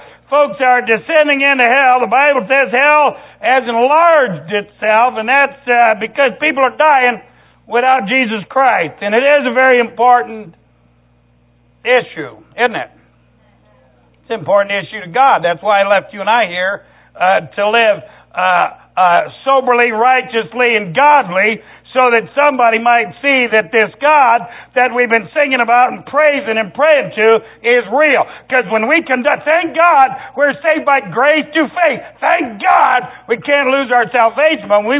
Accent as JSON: {"language": "English", "region": "Tennessee", "country": "United States", "tie": "born there", "said": "when I was a kid, I was born in Tennessee. I know you can tell by my accent, right?"}